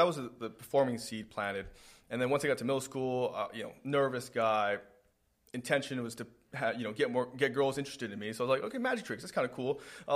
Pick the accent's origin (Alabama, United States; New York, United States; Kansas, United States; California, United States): California, United States; Grandma's house was in Orange County.